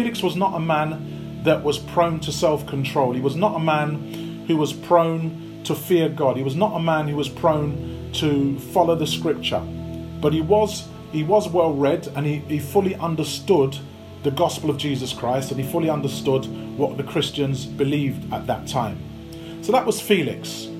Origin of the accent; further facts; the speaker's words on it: Peckham, London, United Kingdom; also born or lived in Camberwell; I was born in Peckham, or at least Camberwell on the border of Peckham, lived in Peckham as a youngster, so, and I love Peckham.